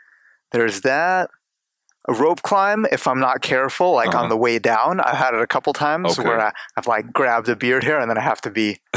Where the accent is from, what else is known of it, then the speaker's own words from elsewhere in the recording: Cleveland, Ohio, United States; Just to visit the family. I mean, I grew up here, so we moved here from Odessa in 92 or something like that.